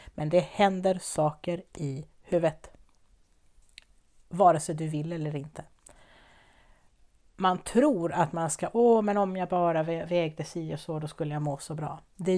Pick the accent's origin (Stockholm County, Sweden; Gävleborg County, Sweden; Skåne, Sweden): Stockholm County, Sweden; Värmdö; ja men snälla du, jag är från Värmdö